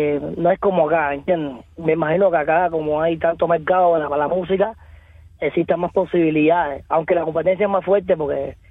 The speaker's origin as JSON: {"language": "Spanish", "country": "Cuba", "said": "cuento los días para volver a estar en mi tierra"}